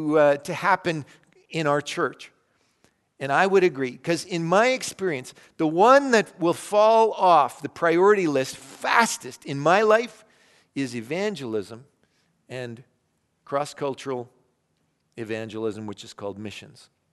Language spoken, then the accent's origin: English; Canada; much greater percentage of Canadians live far to the left on Engel's scale than when I was a teenager growing up in Canada.